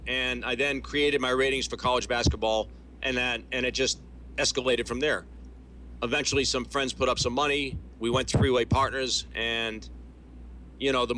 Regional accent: Boston, Massachusetts, United States; I'm a Bostonian, but the New York Daily News was a cool newspaper.

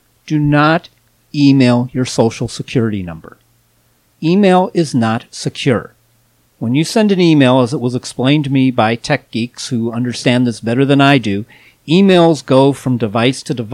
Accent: Chicago, Illinois, United States; Well, I grew up in Chicago where Bozo the Clown was a fixture on local television.

